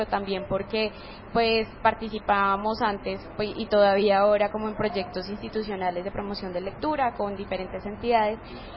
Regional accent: Bogotá, Colombia; como somos de Bogotá

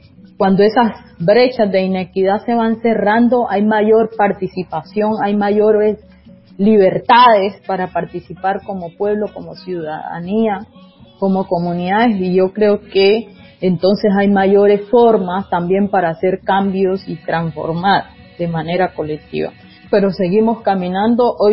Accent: Colombia; esa democracia tiene que permitirnos, como colombianos y colombianas

